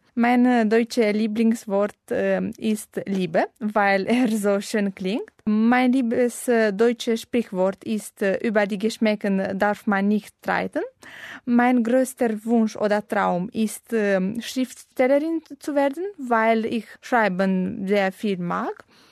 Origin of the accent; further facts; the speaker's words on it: Moldova; German is a second language; Guten Tag … Ich komme aus Moldova. Mein Geburtsjahr ist 1997 und ich bin Schülerin. Ich lerne Deutsch, weil ich Sprachen mag.